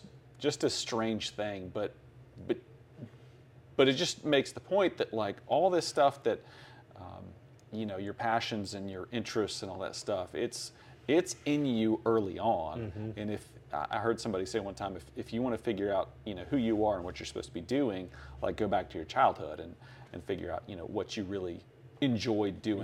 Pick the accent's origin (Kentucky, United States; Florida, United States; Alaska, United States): Florida, United States; Tampa; I grew up in Tampa, Florida, and went to Nerd Camp at the University of Tampa